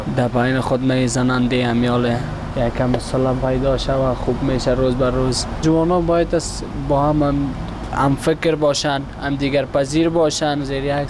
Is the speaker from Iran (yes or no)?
no; Afghanistan; هرچی باشه همشه کل ما افغان هستیم.